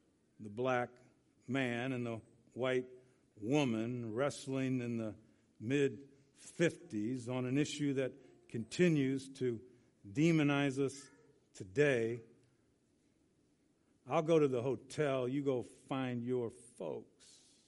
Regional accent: United States; And I speak as an American.

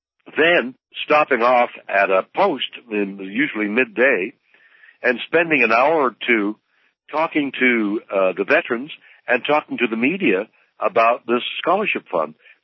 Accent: Canada; now in United States; I came from Canada, and I was too young to go to the Second World War, and by the time I came down here, too old to go to Vietnam.

